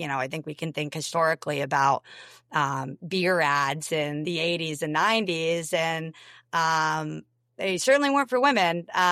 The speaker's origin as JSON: {"language": "English", "town": "Rutland", "region": "Vermont", "country": "United States", "also_born_or_lived": "New York City", "said": "So I'm from Vermont, town called Rutland. And when I went to college, I was really ready to just get out of like rural Vermont and wanted something completely different."}